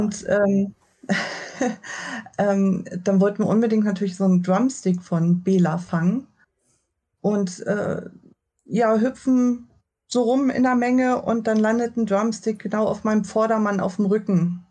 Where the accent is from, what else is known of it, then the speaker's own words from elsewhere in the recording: Germany; Ich komme aus der Nähe von Hamburg.